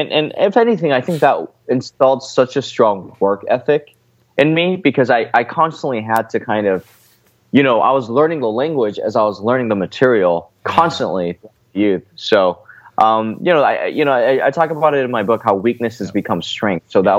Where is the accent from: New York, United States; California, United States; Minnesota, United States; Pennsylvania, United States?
California, United States; La Crescenta; I was insulated in this kind of Korean bubble growing up in La Crescenta, California, where about 40% of my classmates were Korean because they all kind of moved there to go to this blue ribbon public school.